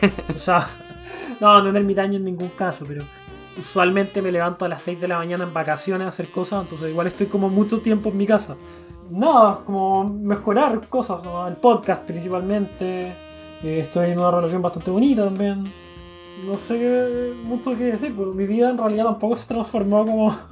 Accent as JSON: {"language": "Spanish", "country": "Chile", "said": "Si no soy chileno, no soy nada. Argentino no, por ejemplo."}